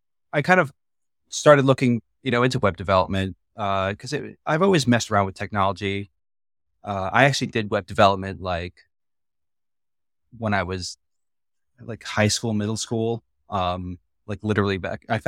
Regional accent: Tampa, Florida, United States; I grew up in Tampa, Florida, so the default school trip for anything was Busch Gardens.

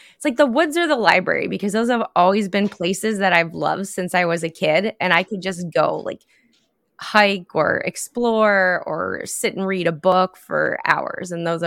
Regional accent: Ohio, United States; I'm from Eastern Ohio. We don't say it like that here.

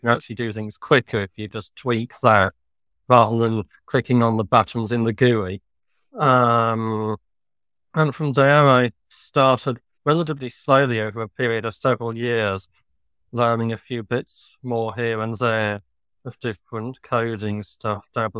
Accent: United Kingdom; I'm from the United Kingdom.

